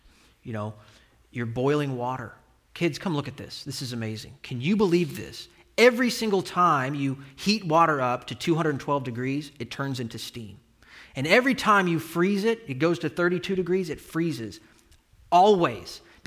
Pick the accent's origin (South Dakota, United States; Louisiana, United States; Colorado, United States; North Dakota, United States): Colorado, United States; Denver; I grew up loving the Denver Broncos. I grew up in Denver, and I loved them too much, right?